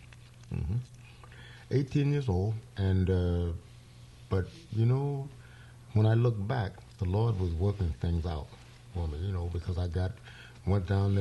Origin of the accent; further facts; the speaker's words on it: Newark, New Jersey, United States; I was from Newark, New Jersey, supposedly to be up north.